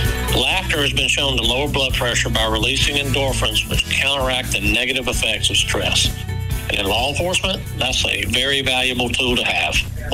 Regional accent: Gulf Coast, United States; I grew up on the Gulf Coast and spent a lot of time on the water

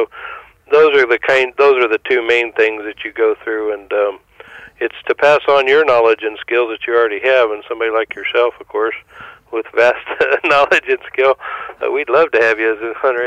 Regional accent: Colorado, United States; The same when I go back to my home state of Colorado.

